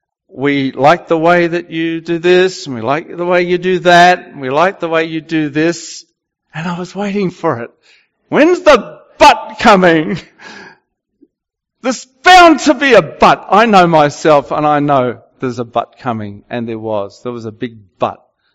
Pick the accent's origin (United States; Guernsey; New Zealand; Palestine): New Zealand; I was from New Zealand, went there.